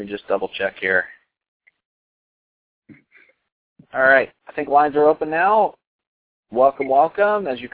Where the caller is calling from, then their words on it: Colorado, United States; I'm calling in from Colorado here